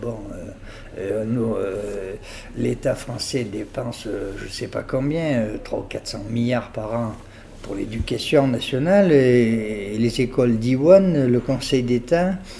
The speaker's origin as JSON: {"language": "French", "country": "France", "first_language": "Occitan", "said": "je pense que la langue d'oc est au cimetière. Bon, je suis à 65 ans encore, ça a été ma langue maternelle"}